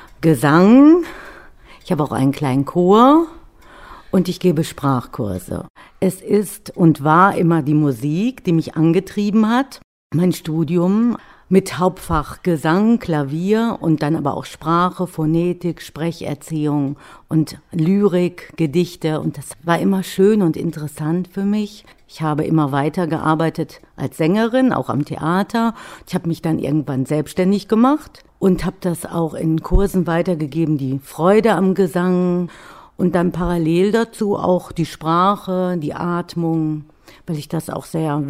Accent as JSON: {"language": "German", "town": "Bochum", "region": "North Rhine-Westphalia", "country": "Germany", "tie": "born or raised there", "said": "Jetzt komme ich auf meine Heimatstadt Bochum zu sprechen."}